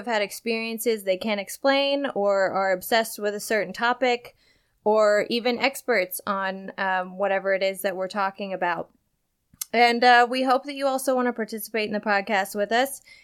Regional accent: Centralia, Illinois, United States; Peoria is where Lauren is from, and I'm from Centralia, Illinois.

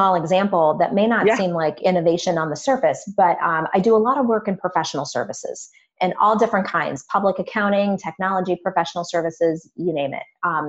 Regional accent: Cleveland, Ohio, United States; the local business journal for Cleveland, which is my hometown.

